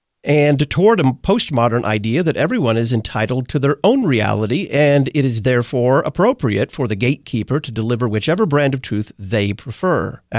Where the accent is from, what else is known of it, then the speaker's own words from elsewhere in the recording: Texas, United States; thank you very much for listening out in my home state of Texas.